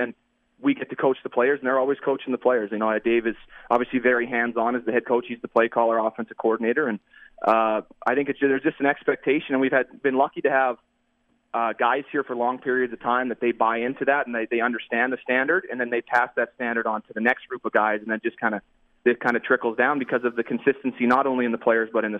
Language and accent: English; Canada; I'm a Canadian